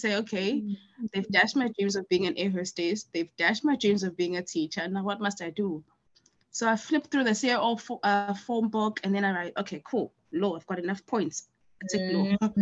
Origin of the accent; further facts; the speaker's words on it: Umlazi, KwaZulu-Natal, South Africa; is a 30-year-old female, and I grew up in Mlazi, a township south of Durban. And, you know, I grew up with both my parents. So we eventually moved to the suburbs when I was a little bit younger.